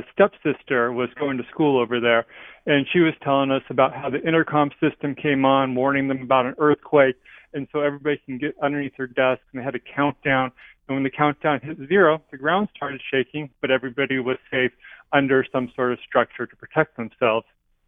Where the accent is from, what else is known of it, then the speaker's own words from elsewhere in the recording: Alaska, United States; I grew up with earthquakes growing up in Southeast Alaska and have spent most of my adult life here in the Northwest.